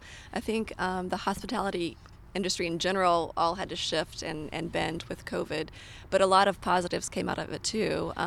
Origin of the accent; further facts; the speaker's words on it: Colorado, United States; I came from Colorado.